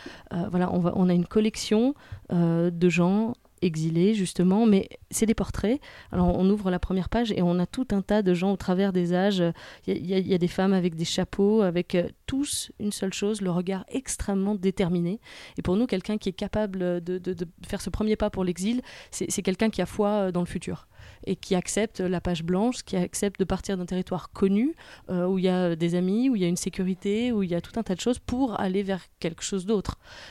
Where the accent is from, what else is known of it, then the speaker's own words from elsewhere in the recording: France; now in Geneva, Switzerland; Je vis à Genève, j'ai mis mon ancre ici, mais je suis française au départ.